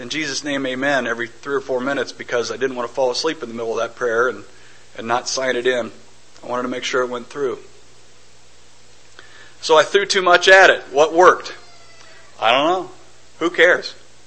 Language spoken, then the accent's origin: English; Iowa, United States; I love coming back home. You know, we were gone for almost 20 years. I was always from Iowa.